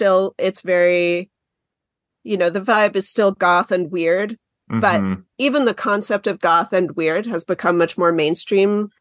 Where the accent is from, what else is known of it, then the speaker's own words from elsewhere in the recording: Concord, New Hampshire, United States; for me, I grew up in Concord, New Hampshire, which is obviously a bustling hub of culture now.